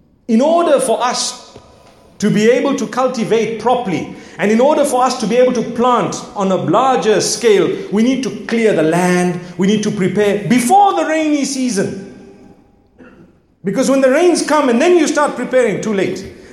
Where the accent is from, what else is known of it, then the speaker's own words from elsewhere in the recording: Zimbabwe; You know, I come from Zimbabwe where, subhanAllah, the farming is quite a big thing.